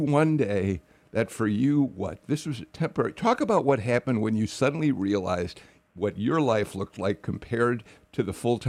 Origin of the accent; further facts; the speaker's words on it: Chicago, Illinois, United States; Most of you know I grew up in Chicago.